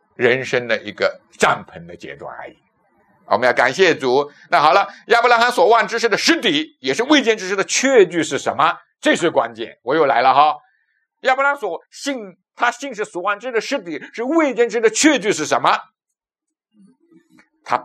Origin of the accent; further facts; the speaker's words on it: Jiangsu, China; also born or lived in Wuhan; 你老家在哪？我是江苏人。是的。那你还有呢？我说我第二故乡在哪里呢？是在武汉。为什么？因为我在武汉信主的。